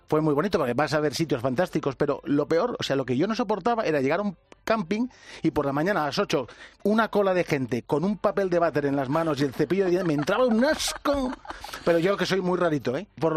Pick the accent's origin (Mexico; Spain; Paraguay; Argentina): Spain; Catalonia; Es que somos catalanes y era mucha pasta.